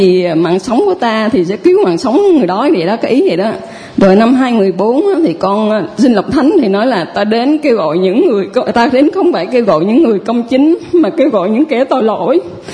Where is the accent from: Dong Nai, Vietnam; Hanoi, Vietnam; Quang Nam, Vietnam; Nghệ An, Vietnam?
Dong Nai, Vietnam; La Nga; Quê con ở La Ngà, Định Quán á.